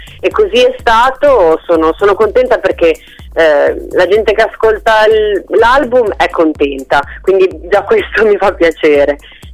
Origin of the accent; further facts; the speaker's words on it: Albenga, Liguria, Italy; Il 7 di marzo sarò qua nel mio paese ad Albenga in Liguria